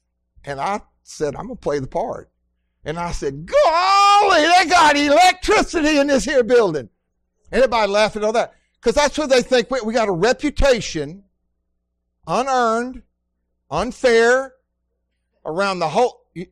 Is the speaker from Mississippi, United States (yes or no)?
yes; Mississippi, United States; And so I had this name tag that I came from Mississippi.